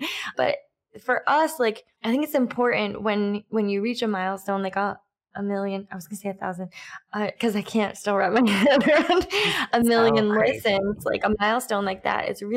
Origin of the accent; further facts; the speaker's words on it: New England, United States; accent: New England; And like in our first podcast, I was like, oh my God, you can hear my New England accent.